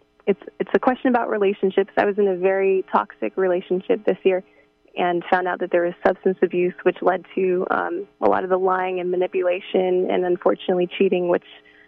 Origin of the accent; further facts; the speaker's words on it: California, United States; Hi, I'm from the San Francisco Bay Area.